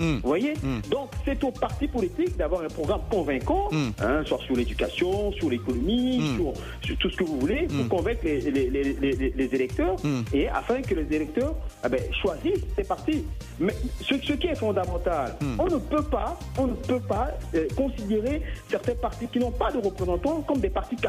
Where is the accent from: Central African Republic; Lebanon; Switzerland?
Central African Republic; Moi, je viens de la Centrafrique, et vous savez très bien ce qui s'est passé dans ce pays.